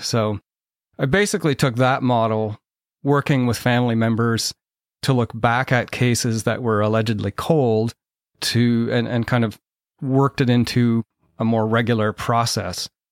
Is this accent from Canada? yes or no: yes; Arnprior, Ontario, Canada; going back to my hometown, going back to Armpryor, because it was one case that had always haunted everybody.